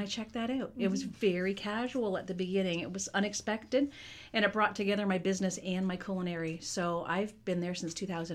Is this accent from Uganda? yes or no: no; Kingston, Ontario, Canada; now in Toronto, Canada; I'm from Kingston, moved to Toronto.